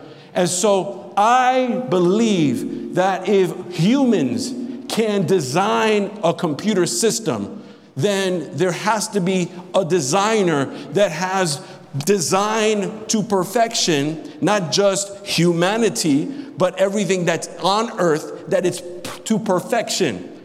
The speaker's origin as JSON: {"language": "English", "region": "New York", "country": "United States", "said": "And because I'm a New York fan, I'm a New Yorker, you know, my Yankees are struggling, you know."}